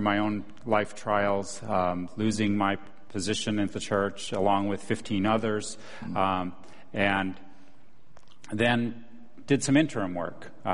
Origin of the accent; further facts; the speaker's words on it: South Dakota, United States; moved away as an adult; also born or lived in Minnesota; now in California, United States; Born in Minnesota, raised in South Dakota, came to California for grad school.